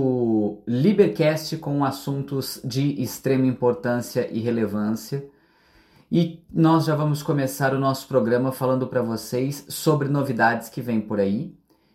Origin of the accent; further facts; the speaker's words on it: Franca, São Paulo, Brazil; born there; O meu berço de nascimento, né, já que eu nasci em Franca